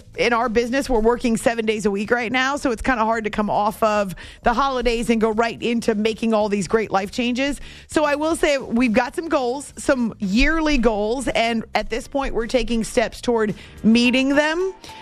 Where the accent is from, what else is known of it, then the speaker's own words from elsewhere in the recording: New Hampshire, United States; I mean, I grew up in New Hampshire and fell in love with the Celtics in the late 80s.